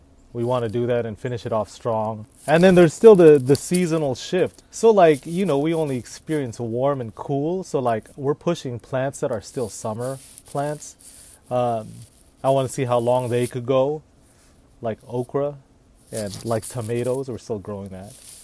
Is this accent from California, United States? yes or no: yes; Los Angeles, California, United States; I am Filipino American. Who are you? A Los Angeles native.